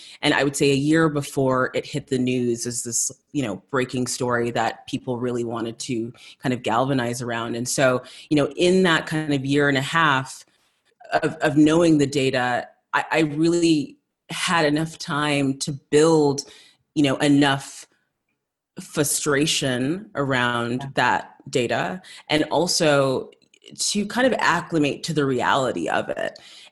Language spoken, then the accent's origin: English; South Africa; growing up in South Africa, kind of living there shortly after apartheid